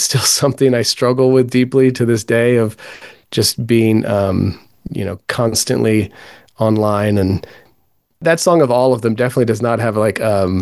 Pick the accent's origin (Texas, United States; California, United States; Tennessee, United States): California, United States; I grew up in California and lived somewhat near the coast and had some family near the coast. I spent a lot of time growing up by the beach.